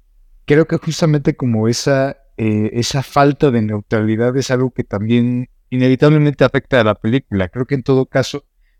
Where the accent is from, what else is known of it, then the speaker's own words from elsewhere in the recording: Mexico; obviamente con la que nosotros como mexicanos podemos también como...